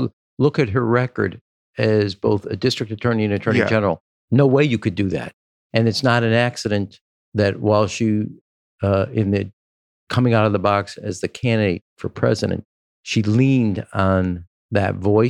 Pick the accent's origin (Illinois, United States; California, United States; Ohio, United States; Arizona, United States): Illinois, United States; Chicago; I may be biased because I'm from Chicago